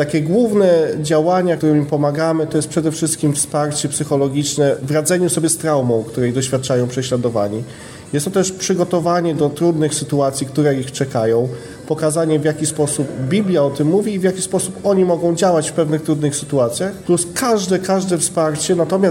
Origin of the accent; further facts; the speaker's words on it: Wrocław, Lower Silesian Voivodeship, Poland; now in Żywiec, Poland; Ja jestem z Wrocławia, a od 4 lat mieszkam w Żywcu.